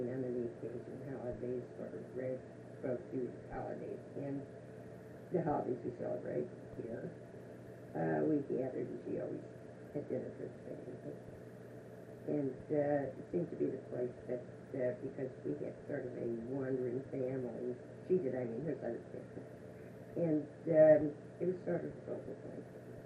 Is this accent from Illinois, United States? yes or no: yes; Chicago, Illinois, United States; moved away as an adult; I was born in Chicago, and I lived in Chicago until I was 20 years old.